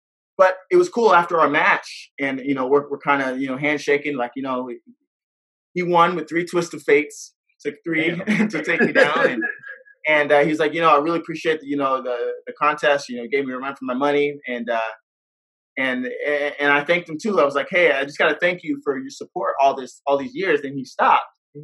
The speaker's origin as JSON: {"language": "English", "country": "United States", "said": "I'm American."}